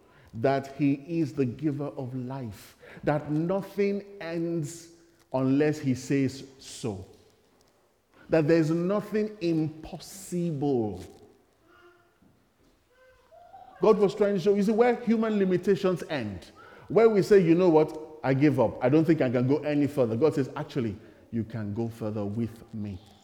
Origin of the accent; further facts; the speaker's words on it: Nigeria; I remember growing up in Nigeria and the appeal for fresh bread.